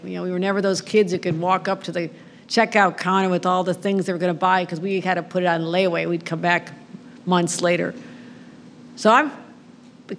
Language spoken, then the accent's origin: English; New York, United States; little girl growing up near Lake Erie, near the Bethlehem Steel Plant. My parents lived in a trailer park.